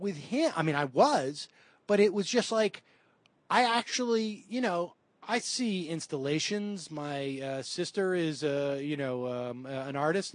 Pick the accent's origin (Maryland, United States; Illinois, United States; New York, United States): New York, United States; New York City; born there; I was born in New York City, and so my family still had connection here